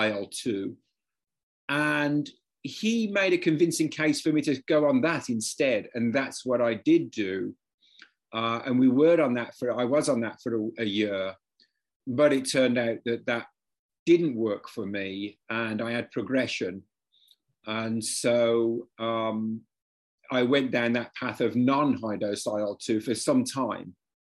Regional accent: United Kingdom; moved away as an adult; now in United States; I'm immigrant from Britain

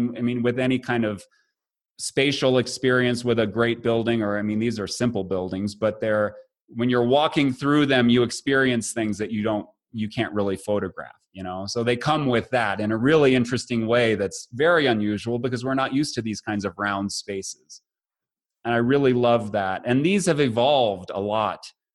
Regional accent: Midwest, United States; from growing up in the Midwest and always being around the kind of agriculture and then the kind of industrial cities of the Midwest as well

